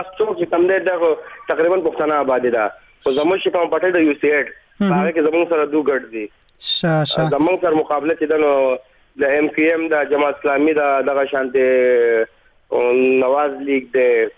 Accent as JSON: {"language": "Pashto", "town": "Swat", "region": "Khyber Pakhtunkhwa", "country": "Pakistan", "lives_now": "Karachi, Pakistan", "said": "مونږ ځای د سوات یو، سوات درشتلې اوسېدونکو او په کراچۍ کې تقریبا زیګون ځای دی"}